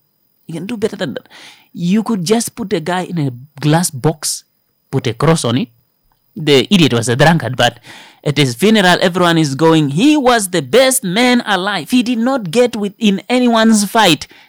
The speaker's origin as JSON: {"language": "English", "region": "Kavango East", "country": "Namibia", "said": "I'm from Kavango East."}